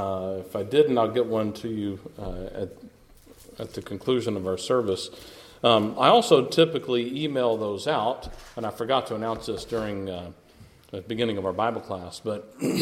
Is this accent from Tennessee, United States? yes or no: yes; Maryville, Tennessee, United States; also born or lived in Kentucky; When I was a kid, my family lived in Maryville. We moved down here from Kentucky after my third grade year.